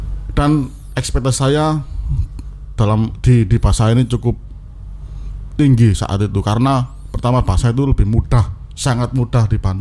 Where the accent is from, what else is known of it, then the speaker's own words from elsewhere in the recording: Sidoarjo, East Java, Indonesia; also born or lived in Malang; Saya asli Putra Sidoarjo, yang lama tinggal di Malang dulu.